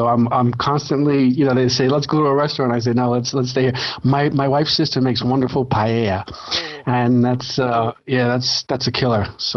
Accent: New York, United States; moved away as an adult; now in Madrid, Spain; I grew up in New York, and I moved to Madrid in 2015 with my wife and son.

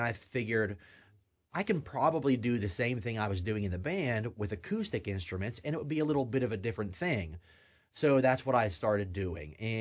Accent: Boswell, Pennsylvania, United States; I'm from Boswell, Pennsylvania

